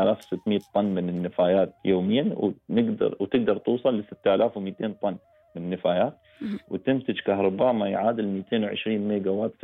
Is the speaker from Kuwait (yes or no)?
no; Dubai, United Arab Emirates; احنا عندنا في دبي